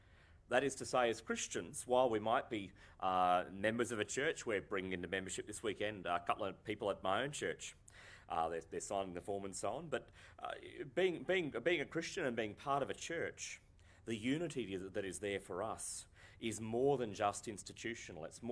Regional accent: Australia; I am, you are, we are Australian.

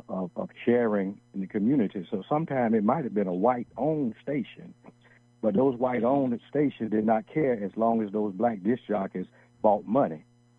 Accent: Jacksonville, Florida, United States; now in Durham, United States; I am from Jacksonville, Florida, and I'm currently in Durham, North Carolina

